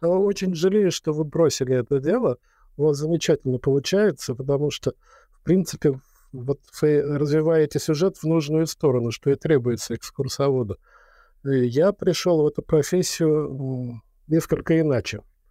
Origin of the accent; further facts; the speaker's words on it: Saint Petersburg, Russia; moved away as an adult; now in Moscow, Russia; в Москве я появился чуть больше 20 лет назад. Я родился в Ленинграде, а уехал уже из Санкт-Петербурга. Есть там такое место, Петродворец. Вот. Есть в Петродворце Старый Петергоф, а там есть Троицкая гора.